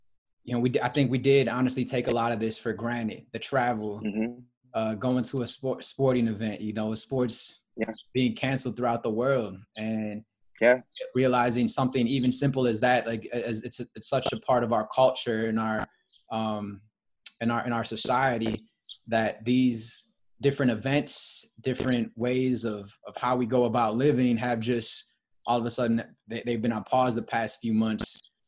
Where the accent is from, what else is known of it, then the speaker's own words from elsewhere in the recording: Michigan, United States; Like for me growing up in Michigan, I'd love to hear how it was for you growing up as well